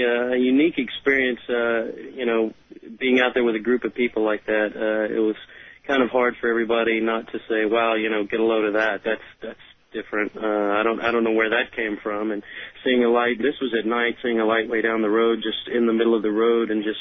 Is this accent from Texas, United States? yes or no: yes; Beaumont, Texas, United States; I am actually from the Beaumont area. I grew up there and graduated high school there in the early 90s